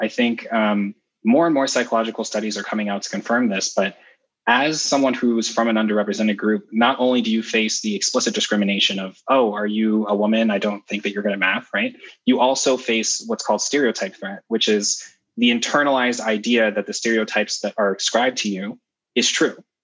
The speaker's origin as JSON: {"language": "English", "town": "Kumasi", "region": "Ashanti", "country": "Ghana", "tie": "born there", "said": "So I was actually born in Ghana and I was born in Kumasi, which is the center of the Ashanti group within Ghana. Both of my parents were born in villages in that region."}